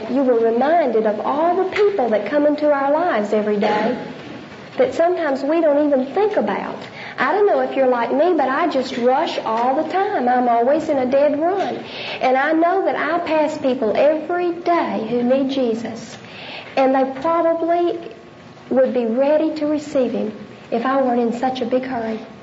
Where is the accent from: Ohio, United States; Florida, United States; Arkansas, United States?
Arkansas, United States; now in Dallas, United States; I grew up in Fort Ice, Arkansas.